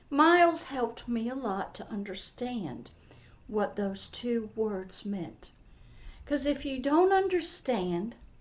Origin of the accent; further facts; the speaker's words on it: United States; Well, I didn't know anything about kings because I grew up in democracy, and I grew up in America.